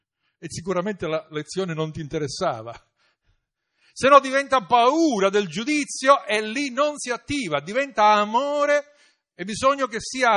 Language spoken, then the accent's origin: Italian; Sicily, Italy; E noi sicuramente come siciliani, italiani in genere, ma siciliani